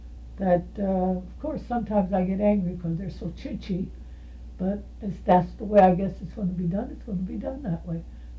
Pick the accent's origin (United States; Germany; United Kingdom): United States; Lincoln Place; born there; And I was against my son buying a home in Lincoln Place because he was not born and raised in Lincoln Place. But there was something about it that he liked. And I don't know if it was stories I used to say or what. Now you got to remember, I was born there in 24.